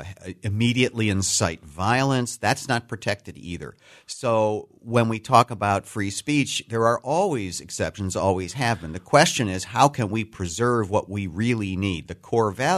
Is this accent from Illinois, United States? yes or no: yes; Illinois, United States; It was one of my formative experiences growing up in the Chicago area to watch that whole drama of the Nazis marching in Skokie unfold.